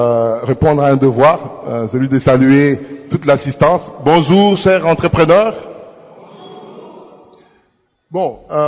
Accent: DR Congo; même ici chez nous en RDC

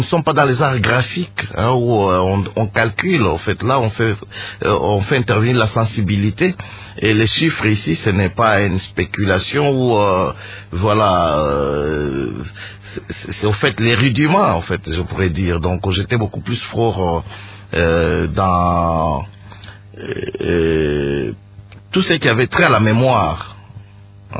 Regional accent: Lubumbashi, Haut-Katanga, DR Congo; also born or lived in Kinshasa; Oui, à Lubumbashi. J'ai grandi à Lubumbashi. Bon, et une partie aussi à Kinshasa.

